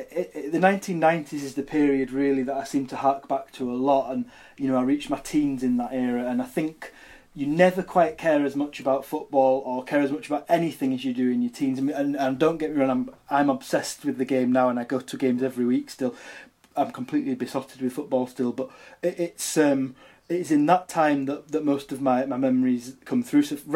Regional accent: North East England, United Kingdom; born there; my dad took me to see my local team, the Middlesbrough. I was born on Teesside.

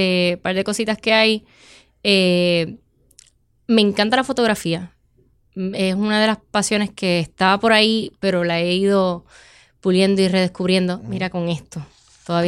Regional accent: Puerto Rico; para mí, que vengo de Puerto Rico, que vengo del área metro, que he visto otras cosas

